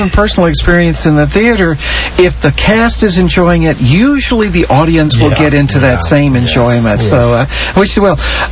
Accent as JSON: {"language": "English", "region": "Texas", "country": "United States", "tie": "born or raised there", "moved": "yes", "lives_now": "Houston, United States", "said": "I can remember when I left my hometown, a small town not too far from here, and came to Houston."}